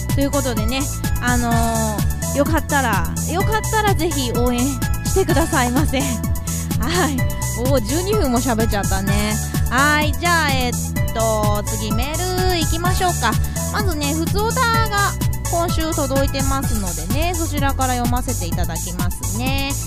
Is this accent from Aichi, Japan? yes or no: yes; Nagoya, Aichi, Japan; accent: Nagoya dialect; 名古屋っぽい方言というか名古屋弁はどうしても出ちゃいますね。